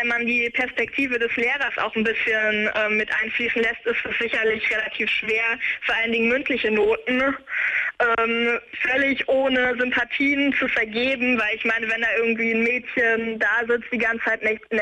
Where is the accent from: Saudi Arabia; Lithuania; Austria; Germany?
Germany; Hesse; ich komme ja aus Hessen ursprünglich